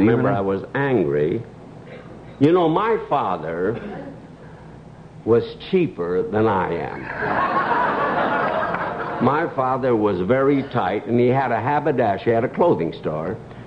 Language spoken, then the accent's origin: English; Waukegan, Illinois, United States; The following week, he brought people from Waukegan, my hometown, to prove that I couldn't play it.